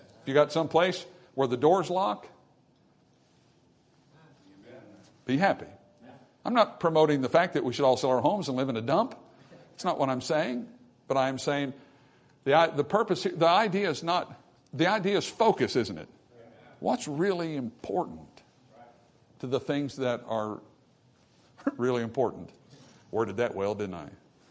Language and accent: English; United States; We're Americans. Well, I am. I'm an American. I'm still remotely proud of that.